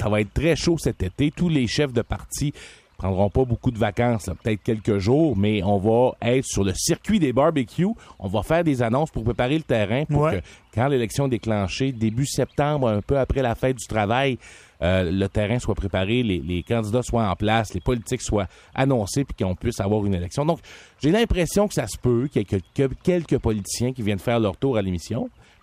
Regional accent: Saint-Rédempteur, Quebec, Canada; Moi, je suis un gars qui est né à Québec. J'ai grandi sur la rive sud, Saint-Rédempteur, puis après ça en Beauce pour le secondaire.

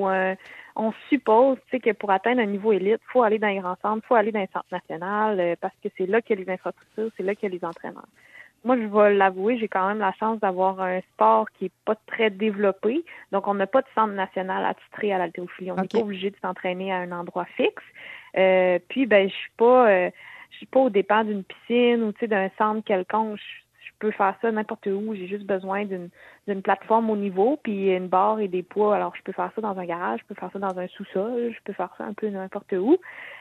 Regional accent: Sainte-Luce, Quebec, Canada; Oui, moi j'ai grandi à Saint-Luce.

